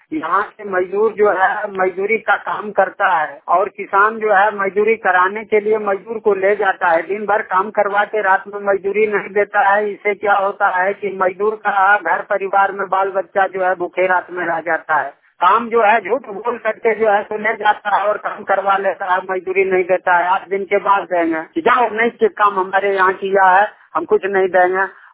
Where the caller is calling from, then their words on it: Bihar, India; ग्राम post विशोदा, थाना चंद्र मंडी, प्रखंड चट्टा, जिला जमुई के निवासी हैं।